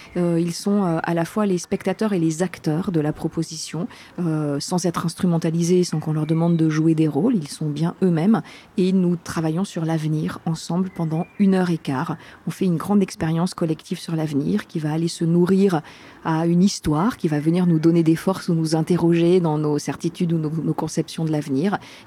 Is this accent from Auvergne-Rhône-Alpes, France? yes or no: yes; Clermont-Ferrand, Auvergne-Rhône-Alpes, France; je viens de Clermont-Ferrand en France.